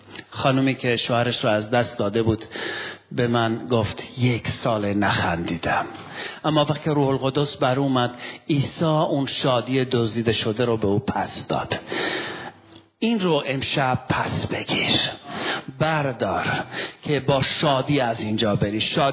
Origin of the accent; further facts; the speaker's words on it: Iran; میدونید من به عنوان یک ایرانی همیشه همکاری میکردم در ارمنستان.